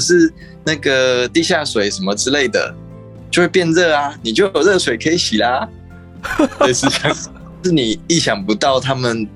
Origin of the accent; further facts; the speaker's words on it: Taiwan; 像我们台湾人的第一个想到说啊，我要赶快去跟柜台反应